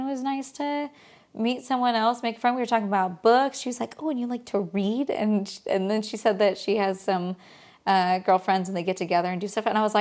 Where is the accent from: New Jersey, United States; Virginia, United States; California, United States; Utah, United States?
California, United States; now in San Diego, United States; I told her that we moved from LA, but I'm from Northern California.